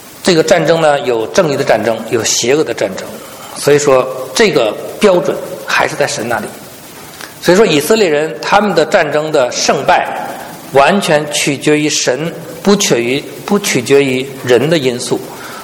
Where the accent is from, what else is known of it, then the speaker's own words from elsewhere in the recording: China; 所以说呢，我们中国人有个叫良心，是吧？